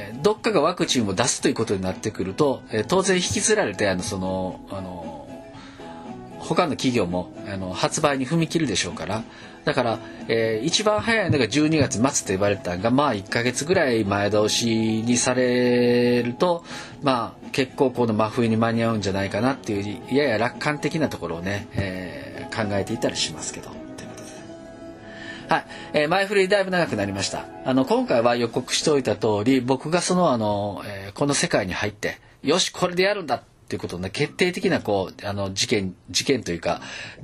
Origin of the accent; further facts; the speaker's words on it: Shiga, Japan; 僕はあの滋賀県生まれの滋賀県育ちです。